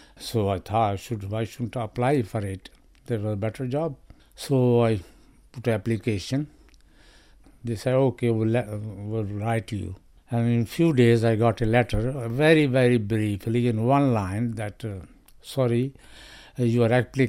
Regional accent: Pakistan; moved away as an adult; I'm from Pakistan. I was working as a electrician there, and when I came here, I came in Ryfield first

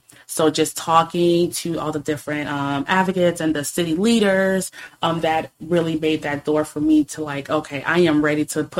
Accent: St. Petersburg, Florida, United States; just watching her handle and manage the household is what instilled a lot in me growing up in St. Pete.

